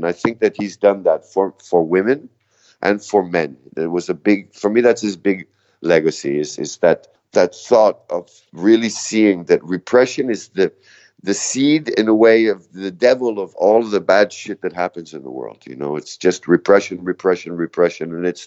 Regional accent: India; because I was brought up in India a lot and I have a lot of Indian friends, you know, I'm 48 years old.

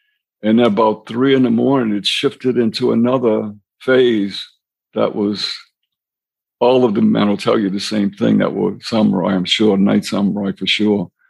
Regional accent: New Orleans, Louisiana, United States; I was from New Orleans, Ninth Ward. I knew how to fight

